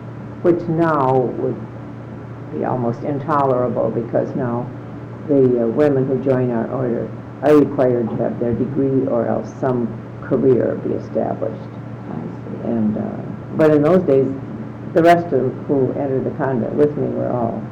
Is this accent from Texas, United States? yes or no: no; Madison Lake, Minnesota, United States; born there; I was born in Madison Lake, a small town in Minnesota, about 9 miles from Mankato.